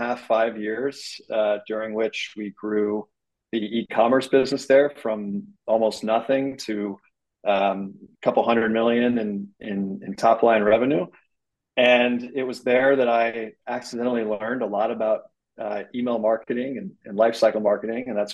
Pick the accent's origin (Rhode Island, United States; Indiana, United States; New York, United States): Indiana, United States; Indianapolis; born there; I was born in Indianapolis originally. Like to claim my Midwest roots.